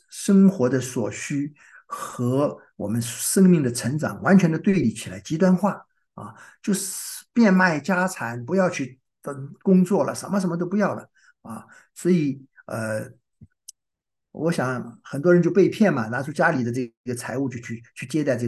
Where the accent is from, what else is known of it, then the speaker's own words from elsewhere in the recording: Shanghai, China; 弄得我上海人叫七荤八素，就是晕头转向啊